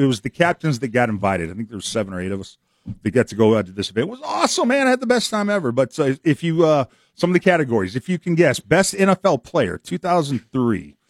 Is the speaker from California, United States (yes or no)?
yes; Carlsbad, California, United States; Yeah, just I was from Carlsbad, just a couple hours south of there.